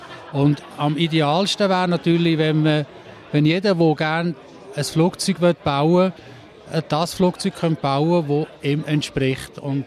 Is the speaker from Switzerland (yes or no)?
yes; Lucerne, Switzerland; ich bin aus Luzern